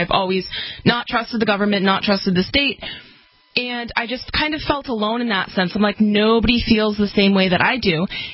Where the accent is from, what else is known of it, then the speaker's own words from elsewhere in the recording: Massachusetts, United States; I mean, I'm from Massachusetts